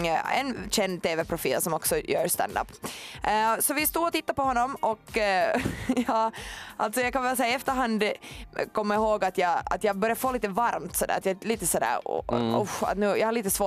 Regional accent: Finland; vi hade under veckan skojat så väldigt mycket om att vi var från Finland

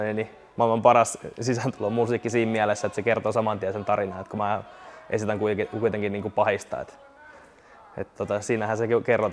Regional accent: Rauma, Satakunta, Finland; että mä oon Raumalta. Ja kyllähän se murteestakin moni aina huomauttaa siitä

